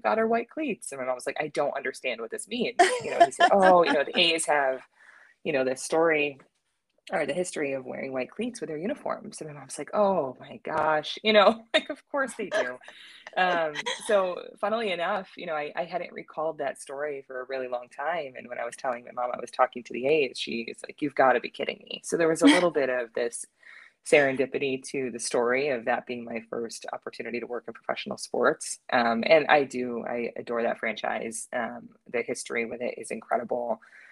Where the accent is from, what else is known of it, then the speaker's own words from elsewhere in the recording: New York, United States; I grew up near the Baseball Hall of Fame and would go every single year with my mom because I made her take me there.